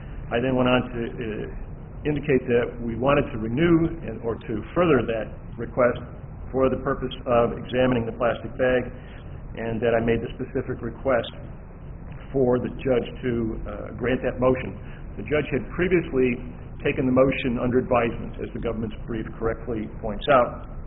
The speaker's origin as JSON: {"language": "English", "town": "Fort Wayne", "region": "Indiana", "country": "United States", "said": "court-appointed attorney for Mr. King, and I'm from Fort Wayne, Indiana."}